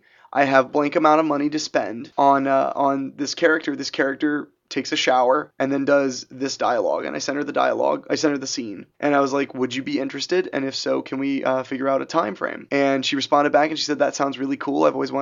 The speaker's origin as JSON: {"language": "English", "region": "Ohio", "country": "United States", "tie": "born or raised there", "said": "But when I was back in Ohio, I'd never shot nudity in my hometown"}